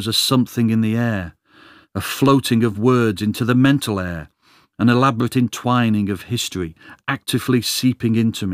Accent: Reddish, North West England, United Kingdom; he heard that I grew up in Reddish

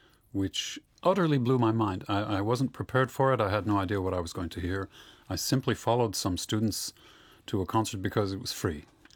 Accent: United States; growing up in the States, we had this feeling that everything was happening in Europe.

